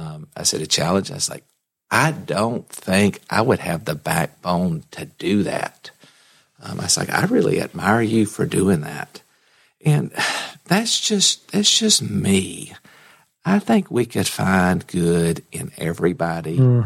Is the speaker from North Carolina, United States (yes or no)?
yes; Pinehurst, North Carolina, United States; born there; And I was born in Moore County. I was born at Pinehurst at Moore Regional.